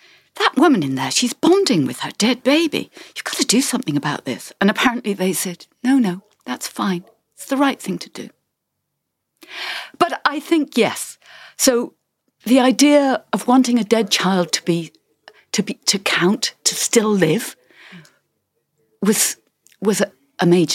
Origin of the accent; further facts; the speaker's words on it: England, United Kingdom; born there; I know I was born in England, but I too am answerable to the fact